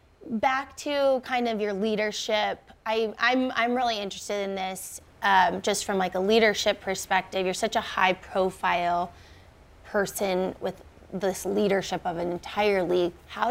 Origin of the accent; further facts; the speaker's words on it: Houston, Texas, United States; I am from Houston, Texas